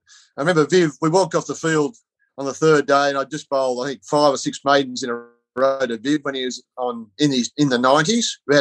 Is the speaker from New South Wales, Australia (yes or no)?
yes; Wagga Wagga, New South Wales, Australia; So I was nearly always a broad-brim hat guy, and that was growing up in Wagga.